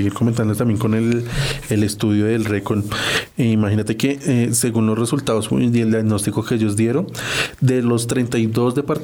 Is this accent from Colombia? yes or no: yes; Colombia; no solo por el Estado, sino nosotros como colombianos